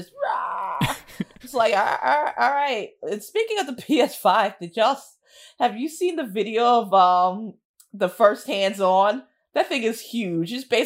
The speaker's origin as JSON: {"language": "English", "country": "United States", "said": "Like it's a pretty game. Like listen, I'm an American."}